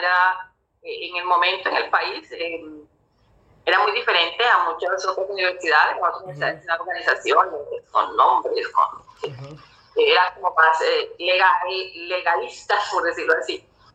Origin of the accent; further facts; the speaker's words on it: Santa Marta, Magdalena, Colombia; born there; Sí, yo soy nacida en Santa Marta.